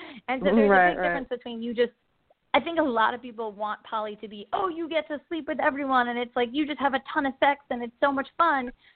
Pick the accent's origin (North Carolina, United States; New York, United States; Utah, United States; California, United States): New York, United States; I grew up in New York, and where I grew up, even though I was in New York, which is a really multicultural, amazing space